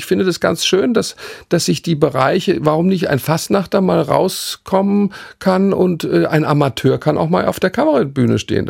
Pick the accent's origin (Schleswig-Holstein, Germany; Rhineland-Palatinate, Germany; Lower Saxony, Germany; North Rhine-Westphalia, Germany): Rhineland-Palatinate, Germany; Mainz; born there; Und ich bin Mainzer, ich bin in Mainz geboren